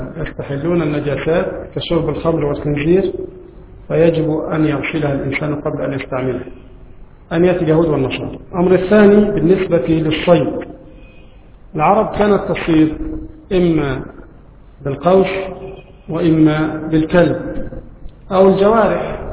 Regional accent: Egypt; لكن نحن عندنا في مصر لا نأكل لا الجراد ولا الضب ولا الخيول.

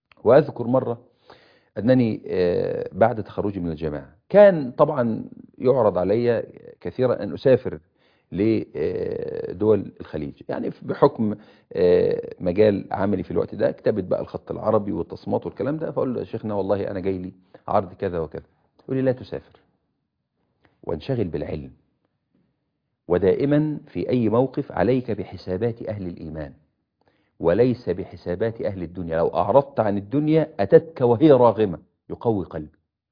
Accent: Egypt

